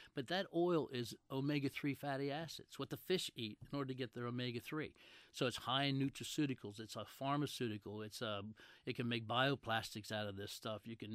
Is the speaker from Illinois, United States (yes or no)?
no; Edgemere, Maryland, United States; I grew up in Edgemere.